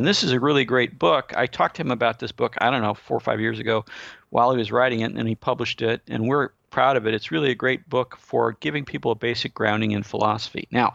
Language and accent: English; Missouri, United States; he's from Arkansas, and I'm from Missouri. So we're from the same general region in the United States.